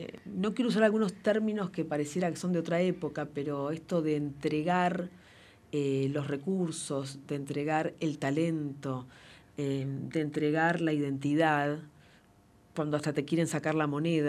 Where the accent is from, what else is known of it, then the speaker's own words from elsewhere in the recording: Argentina; Somos todos argentinos y argentinas